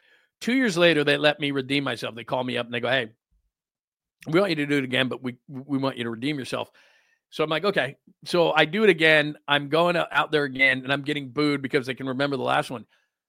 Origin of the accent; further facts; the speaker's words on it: West Coast, United States; And he knew I was from the West Coast.